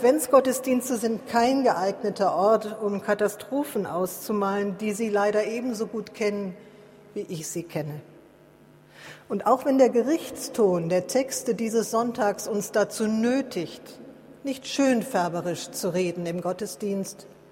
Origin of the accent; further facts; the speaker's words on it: Rhineland, Germany; Ich habe in den fast 60 Jahren meines Lebens als Rheinländerin noch nie einen solch leeren Rhein gesehen.